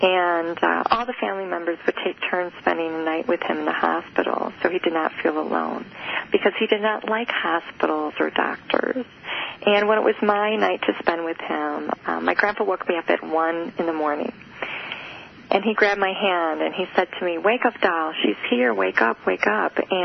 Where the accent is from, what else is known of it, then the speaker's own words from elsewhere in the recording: Midwest, United States; So as a child growing up in the Midwest, I will say that naturally I was always tuning in to others to figure them out.